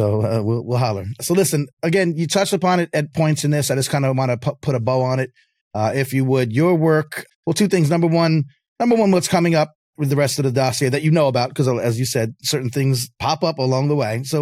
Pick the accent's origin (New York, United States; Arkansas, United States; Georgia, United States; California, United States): New York, United States; you're from New York, I'm from New York.